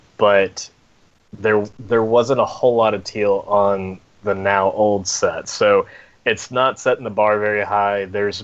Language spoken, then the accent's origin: English; Auburn, Alabama, United States; I'm originally from Auburn, Alabama, just recently graduated from Auburn University